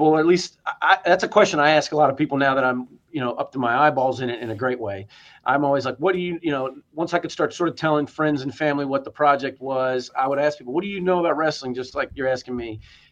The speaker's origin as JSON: {"language": "English", "region": "Texas", "country": "United States", "tie": "born or raised there", "said": "I grew up in Texas. And so, you know, Stone Cold being from there, it sort of moved the needle a little differently."}